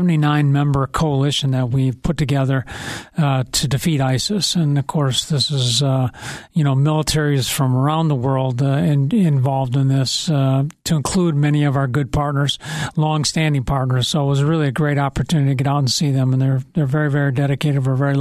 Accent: St. Paul, Minnesota, United States; But yeah, I grew up over in St. Paul, went to Creighton High School, and so spent all my formative years here.

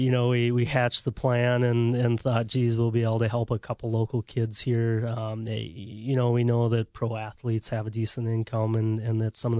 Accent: Hastings, United States; I ended up the last couple years of my career as the first sergeant in my hometown, which was pretty unique and special to me. So I retired out of the Hastings Armory here this summer.

